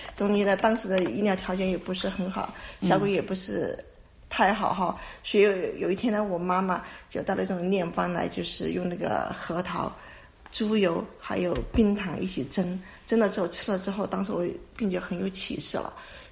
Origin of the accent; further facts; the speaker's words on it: Sichuan, China; 我呢是四川人